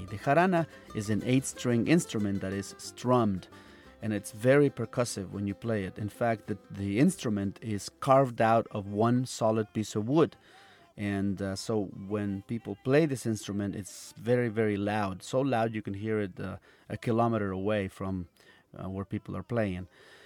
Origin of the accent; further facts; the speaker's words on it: Xalapa, Veracruz, Mexico; my hometown of Jalapa